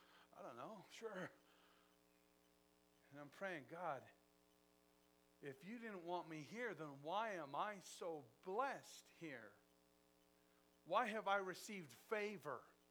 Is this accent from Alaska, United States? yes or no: no; Price, Utah, United States; born there; I made it out. I was born in Price. I've now seen other parts of the world.